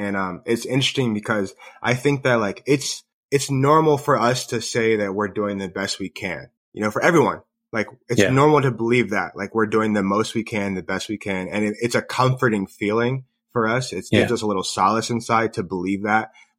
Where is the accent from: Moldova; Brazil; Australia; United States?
United States; Columbus, Ohio; So I grew up in Columbus, Ohio, as I mentioned earlier.